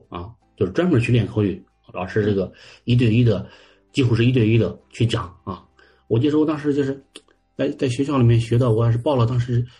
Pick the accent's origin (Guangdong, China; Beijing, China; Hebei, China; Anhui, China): Hebei, China; 对对对，我是北方的，就是，我是河北的